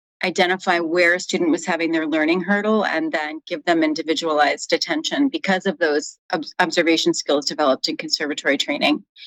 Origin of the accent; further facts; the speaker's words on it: Midwest, United States; And I grew up in the Midwest, and there was one standard of beauty, and I very ethnic looking